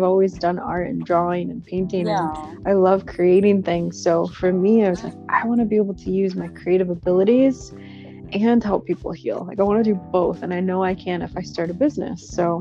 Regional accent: Michigan, United States; I grew up in Michigan, you know, had a beautiful family.

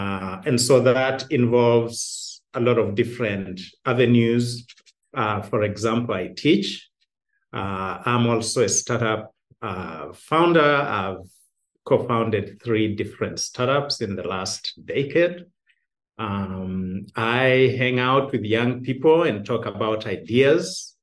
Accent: Butere, Kakamega County, Kenya; I grew up in Western Kenya in Butere. I make this joke, but I tell people I'm actually serious, that in primary school we didn't wear shoes.

